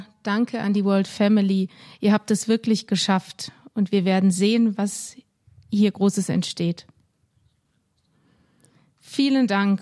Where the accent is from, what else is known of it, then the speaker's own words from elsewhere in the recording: Uganda; German is a second language; Ich bin aus Uganda und bin verantwortlich für Gesamtafrika.